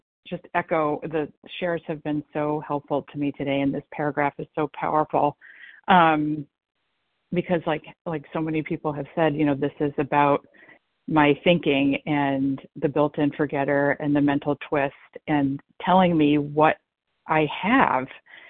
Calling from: Massachusetts, United States; I am calling from Massachusetts and very, very grateful to be here.

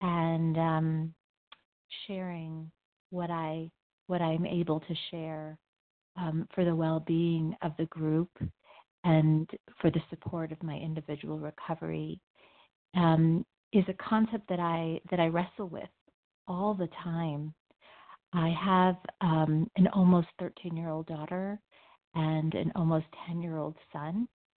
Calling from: Denver, Colorado, United States; I'm calling from Denver, Colorado.

